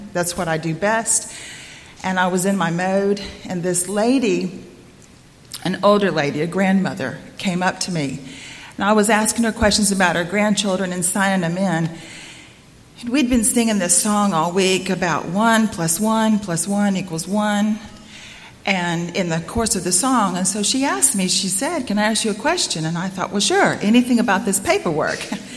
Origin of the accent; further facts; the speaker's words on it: Bible Belt, United States; I was raised in the Bible Belt. I've been a Christian since I was a little girl.